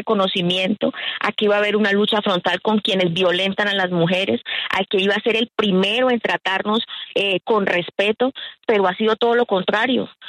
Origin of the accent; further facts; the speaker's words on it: Arauca, Colombia; born there; y en esas fórmulas mágicas de solución para los problemas del país, en donde incluyó un capítulo especial de promesas para el departamento de Arauca, donde yo nací